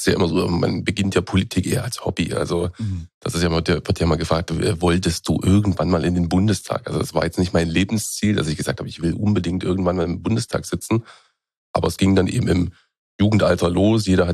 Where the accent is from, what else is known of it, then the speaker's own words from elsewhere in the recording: Thuringia, Germany; born there; now in Magdeburg, Germany; geboren am 4. März 1975, bin eigentlich gebürtiger Thüringer, also in Thüringen geboren, und bin dann über Studium im Ausland und bin ich dann irgendwann nach Sachsen-Anhalt gekommen und seit vielen Jahren in Sachsen-Anhalt, dort auch heimisch, Magdeburg.